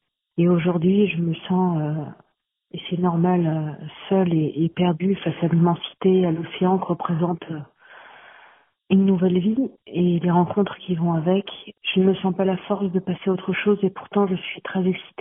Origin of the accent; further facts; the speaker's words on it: Roubaix, Hauts-de-France, France; je viens de Roubaix, j'ai 33 ans